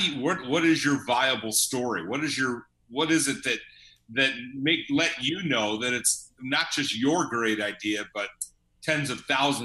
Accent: Michigan, United States; I'm originally from Michigan. So when I think industrial, I'm thinking Detroit, right?

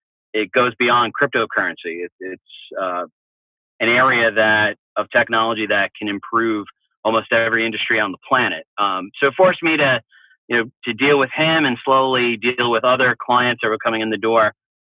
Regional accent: New York, United States; I'm originally from New York.

